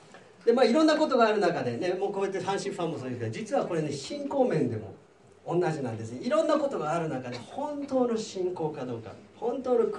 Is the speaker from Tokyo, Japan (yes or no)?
yes; Tokyo, Japan; 東京出身ですけど、出身っていうか東京のもんですけど